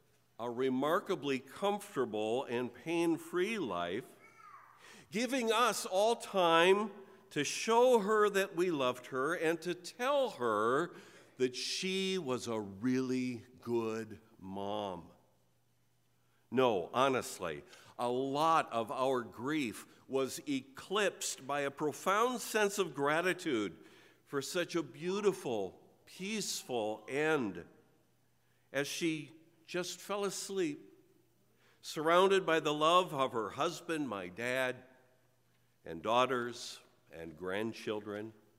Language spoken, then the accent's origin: English; Minnesota, United States; On Tuesday, Liz and I drove to my hometown in southeastern Minnesota for my mom's funeral.